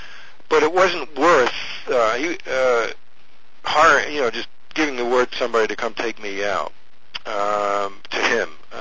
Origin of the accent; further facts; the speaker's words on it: New York, United States; I'm from New York, by the way.